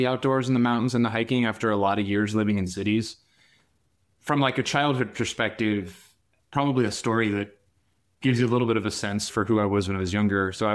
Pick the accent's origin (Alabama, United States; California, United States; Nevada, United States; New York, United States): Nevada, United States; Reno; I'm originally from Reno, Nevada. I am actually back living here now after leaving at the end of high school.